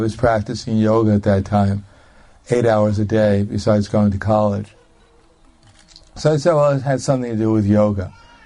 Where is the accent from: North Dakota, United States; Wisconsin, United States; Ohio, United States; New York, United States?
New York, United States; I was from New York, and in New York we didn't like to bow down to anyone.